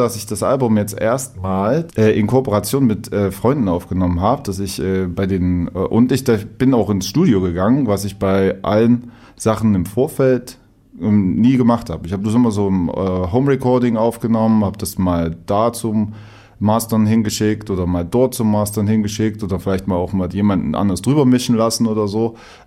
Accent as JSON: {"language": "German", "region": "Saxony-Anhalt", "country": "Germany", "said": "bei uns in der Heimat, also ich komme aus Sachsen-Anhalt, komme aus so einem kleinen Kaff"}